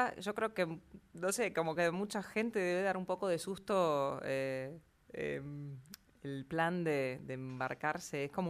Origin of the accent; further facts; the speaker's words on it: Argentina; moved away; No era música que a mí me interesara cantar, digamos, hasta que me fui de Argentina, cosa que pasa bastante frecuentemente.